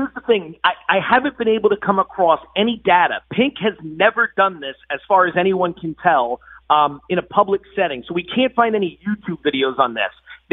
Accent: Philadelphia, Pennsylvania, United States; I grew up in Philly. This has been my team since I was young.

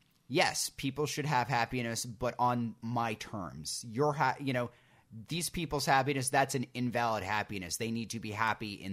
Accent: United States; I'm an American. I don't know my own history.

